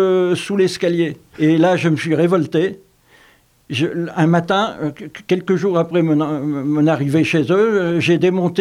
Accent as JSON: {"language": "French", "town": "Saint-Jean-d'Angély", "region": "Nouvelle-Aquitaine", "country": "France", "tie": "born or raised there", "said": "Je suis né à Saint-Jean-d'Angély. C'est une sous-préfecture de Charente-Maritime. Enfin, à l'époque, c'était la Charente inférieure."}